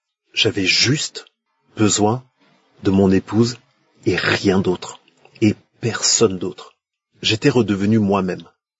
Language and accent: French; Benin; now in France; Je suis béninois vivant en France